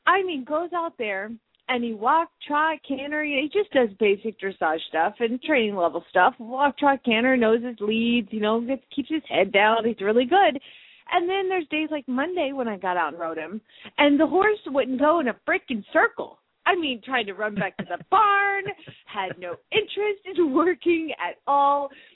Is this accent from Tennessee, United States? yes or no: no; Phoenix, Arizona, United States; from Phoenix, Arizona.